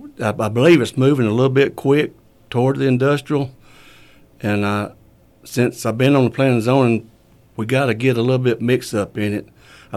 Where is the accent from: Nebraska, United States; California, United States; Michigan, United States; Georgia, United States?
Georgia, United States; Emerson; I've been in Emerson all my life. Born and raised in Bartow County.